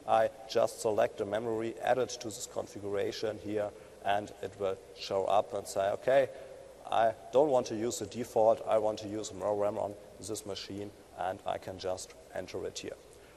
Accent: Germany; I'm from Germany.

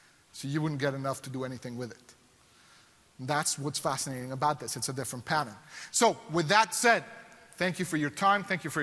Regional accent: Mexico; because I'm from Mexico and that's the tax authority of Mexico.

